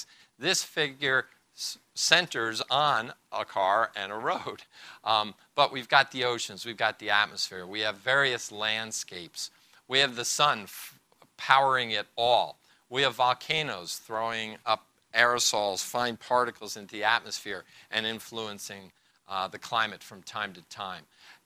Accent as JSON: {"language": "English", "region": "New Jersey", "country": "United States", "tie": "born or raised there", "said": "And in Jersey, it's a wonderful state, my home state"}